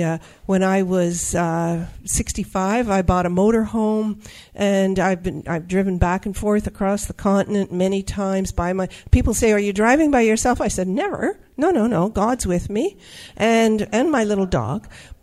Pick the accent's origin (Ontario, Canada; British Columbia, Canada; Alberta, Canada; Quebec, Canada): Alberta, Canada; Calgary; from Calgary, Alberta